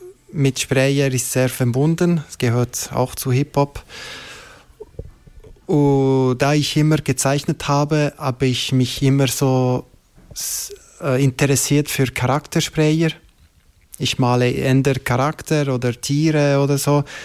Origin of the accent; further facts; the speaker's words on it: Montreux, Vaud, Switzerland; now in Bern, Switzerland; Ich komme ursprünglich aus Montreux, aus Waadtland. Ich bin dort aufgewachsen. Und dort habe ich angefangen zu sprayen. Und seit 10 Jahren bin ich hier auf Berner Region angekommen